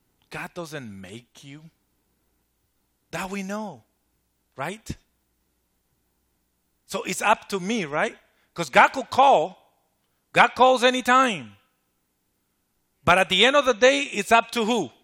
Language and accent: English; Virginia, United States; I come from the East Coast. I grew up over there in Virginia.